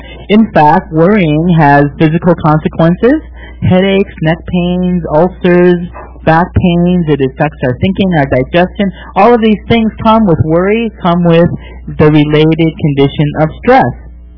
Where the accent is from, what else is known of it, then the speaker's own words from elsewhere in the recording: Milwaukee, Wisconsin, United States; Now, as a kid, I grew up in Wisconsin, in Milwaukee.